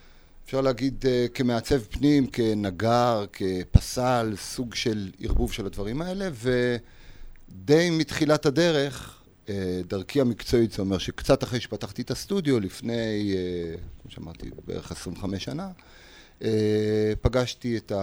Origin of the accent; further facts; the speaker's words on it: Haifa, Haifa District, Israel; now in Kfar Vitkin, Israel; חיפאי במקור. גדלתי בחיפה לשני הורים, הייתי אומר, אנשים חכמים ויצירתיים.